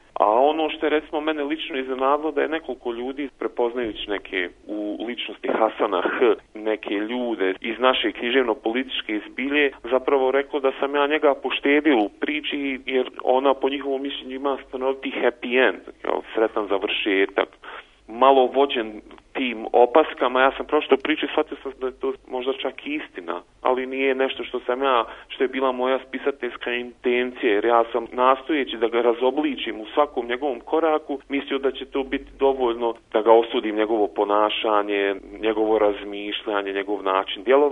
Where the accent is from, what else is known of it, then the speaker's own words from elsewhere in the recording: Zenica, Federation of Bosnia and Herzegovina, Bosnia & Herzegovina; pošto ja sam lično rođen u Zenci, to je moj rodni grad